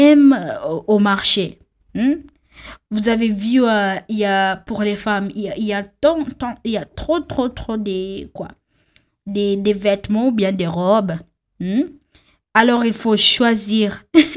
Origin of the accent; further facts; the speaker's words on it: Kenya; Je sais que comme les Kenyans, on a en fait pour aller au lycée